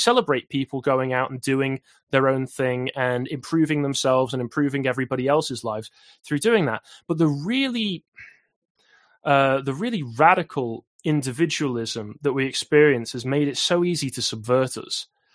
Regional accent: Crewe, North West England, United Kingdom; I'm from Cheshire. I'm mainly from a town called Crewe. I have, it's a bit of a desolate wasteland now.

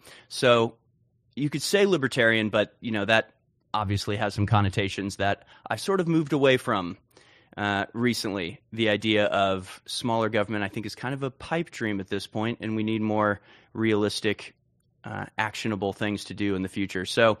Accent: United States; I'm an American patriot. You know, I'm an American firster.

